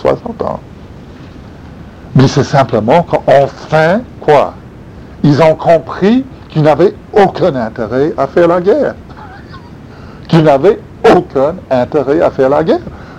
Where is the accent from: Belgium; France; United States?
United States; the South; au sud des États-Unis, d'où je viens